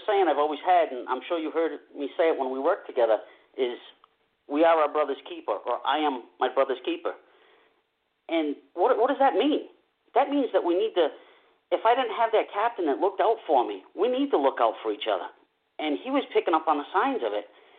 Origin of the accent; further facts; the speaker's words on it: New England, United States; accent: New England; And my New England accent is horrible.